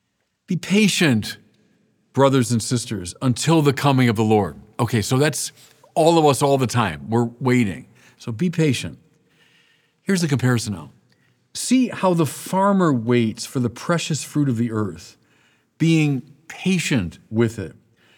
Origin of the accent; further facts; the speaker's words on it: Midwest, United States; You know, look, I'm from the Midwest. I'm used to snow.